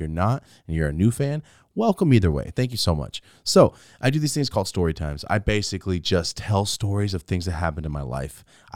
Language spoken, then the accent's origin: English; Merced, California, United States; So I'm from Merced, California, and it's the home of meth.